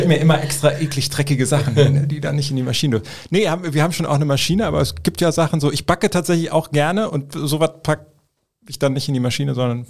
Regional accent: Eifel, Germany; Ich komm aus der Eifel, ich bin trinkfest.

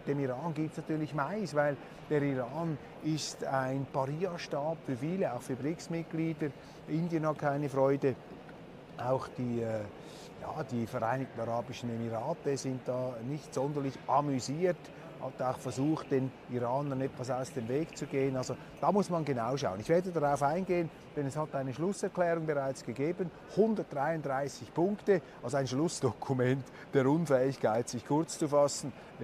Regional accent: Switzerland; now in Kazan, Russia; Übrigens als Schweizer hat man gewisse Vorteile in Kasan. Wenn ich sage Schweizaria, dann zaubere ich damit vielen Russen ein Lächeln aufs Gesicht. Ich vertrete auch und ich verteidige immer die Schweiz, wenn ich im Ausland bin

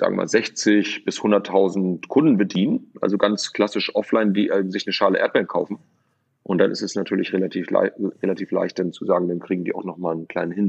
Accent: Lübeck, Schleswig-Holstein, Germany; born there; ich bin in Lübeck geboren

